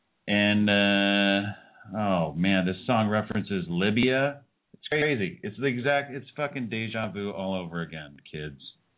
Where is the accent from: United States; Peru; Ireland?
United States; California; I'm just going to call you Shu because I'm Californian. We shorten everything.